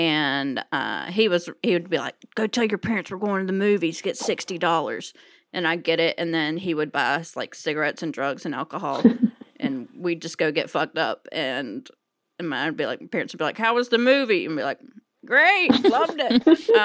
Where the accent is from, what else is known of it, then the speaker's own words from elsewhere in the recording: North Carolina, United States; I'm from North Carolina.